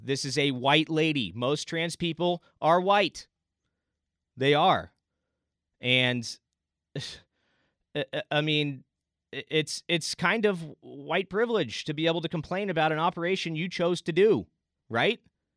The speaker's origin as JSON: {"language": "English", "region": "Arizona", "country": "United States", "said": "Here in my home state of Arizona"}